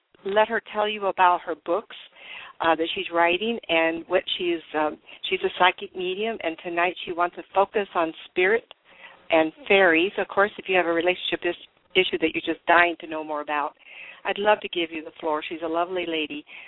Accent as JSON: {"language": "English", "town": "Sacramento", "region": "California", "country": "United States", "said": "I was from Sacramento originally, and I'm not positive where we even"}